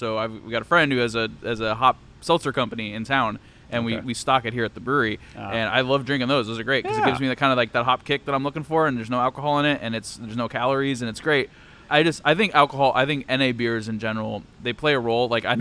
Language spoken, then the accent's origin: English; San Diego, California, United States; It reminds me of some of the pizza that I grew up eating in San Diego